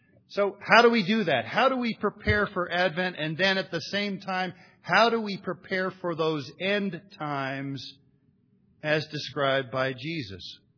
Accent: Ohio, United States; And we grew up in Central Ohio

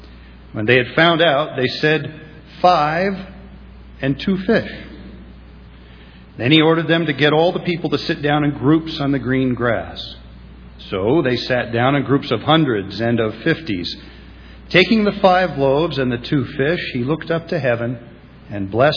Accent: Columbus, Ohio, United States; that I grew up in Columbus, Ohio, that I worked as a park ranger for 22 years

